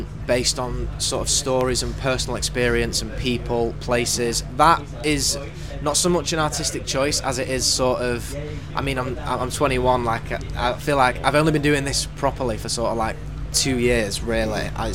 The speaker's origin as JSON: {"language": "English", "town": "Doncaster", "region": "Yorkshire and the Humber", "country": "United Kingdom", "tie": "born or raised there", "said": "Yeah, I sold out my hometown show at Doncaster Dome."}